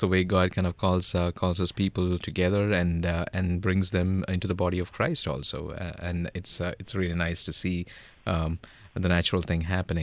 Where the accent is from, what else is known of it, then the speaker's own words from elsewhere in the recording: India; now in St. Louis, United States; It's not very hot, and it's supposed to be summer, but, you know, I come from India, and summer is not like this.